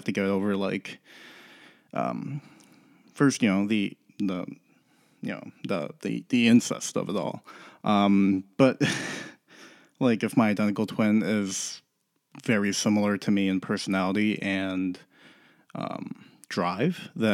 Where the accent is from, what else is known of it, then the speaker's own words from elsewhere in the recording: East Coast, United States; because I grew up on the East Coast where it's really cold, and kind of along there, you know, big, thick, hearty soups were the way to go.